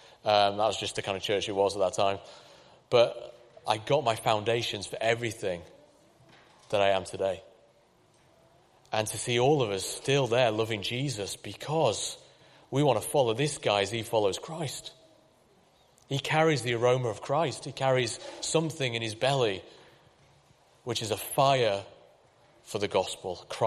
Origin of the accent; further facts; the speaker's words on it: Pontefract, Yorkshire and the Humber, United Kingdom; it nearly brought my hometown of Pontefract to a standstill.